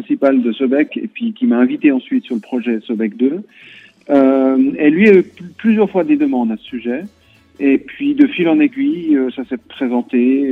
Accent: Switzerland; effectivement, donc je suis suisse.

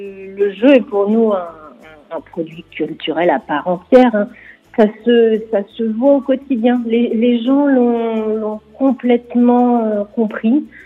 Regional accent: Brittany, France; il y a vraiment chez nous en Bretagne beaucoup de boutiques

